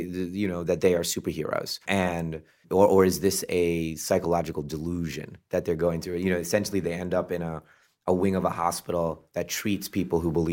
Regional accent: Pondicherry, Puducherry, India; born there; I was born in Pondicherry, India

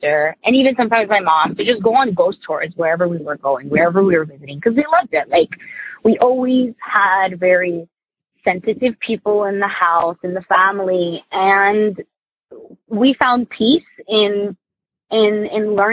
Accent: New Jersey, United States; Hey, Tony and the gang. I'm from Jersey.

